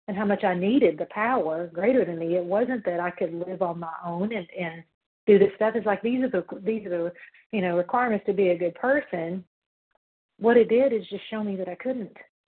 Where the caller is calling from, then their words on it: Tennessee, United States; grateful, recovered, compulsive overeater from Tennessee.